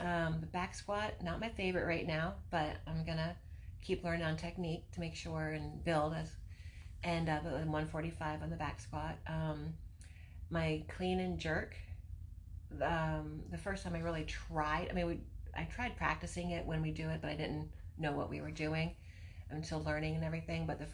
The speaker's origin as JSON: {"language": "English", "region": "Florida", "country": "United States", "said": "Yeah, so the turtle and the beachiness, and I'm from Florida."}